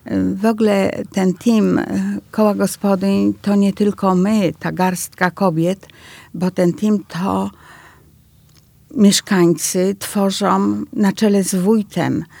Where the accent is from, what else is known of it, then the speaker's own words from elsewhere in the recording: Grzędzice, West Pomeranian Voivodeship, Poland; born there; ja akurat nie tylko mieszkam, ale urodziłam się w Grzędzicach, więc ta wioska dla mnie jest sercem.